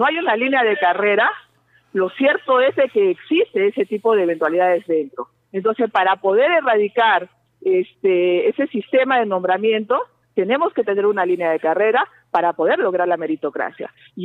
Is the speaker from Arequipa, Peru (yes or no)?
yes; Arequipa, Peru; now in Lima, Peru; porque yo soy de Arequipa, por cierto, feliz día para mi ciudad